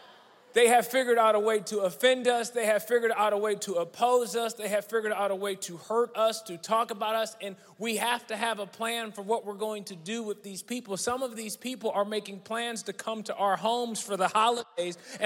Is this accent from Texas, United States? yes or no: yes; Dallas, Texas, United States; Number one, I am from Dallas